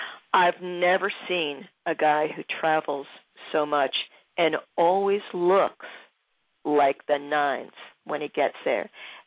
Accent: Pennsylvania, United States; the capital of Pennsylvania, my home state. So I had gone back and forth from Philly to Harrisburg quite a bit.

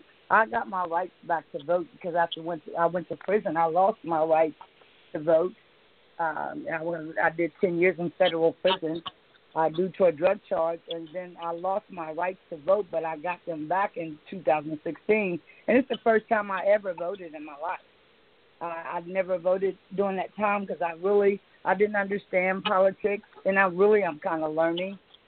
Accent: Charleston, West Virginia, United States; I'm from Charleston, West Virginia.

